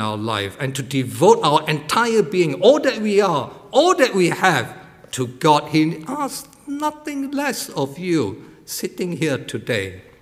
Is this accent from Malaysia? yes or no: yes; Malaysia; when I was growing up in Malaysia